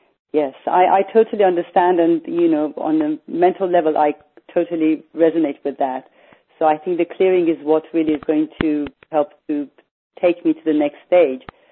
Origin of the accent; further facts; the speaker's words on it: Iran; So, I'm from Iran originally.